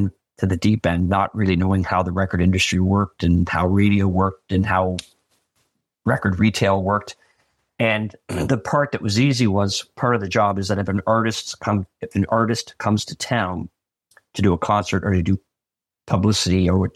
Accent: Charlottetown, Prince Edward Island, Canada; I'm from Charlottetown.

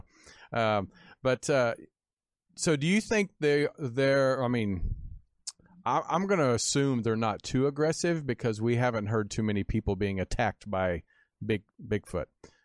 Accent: Kansas, United States; born or raised there

